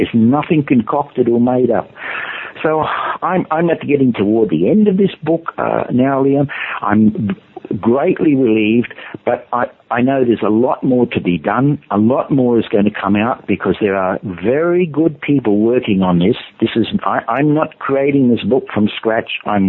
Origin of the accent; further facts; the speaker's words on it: Queensland, Australia; I grew up in Australia, I'm sorry. I grew up in Queensland.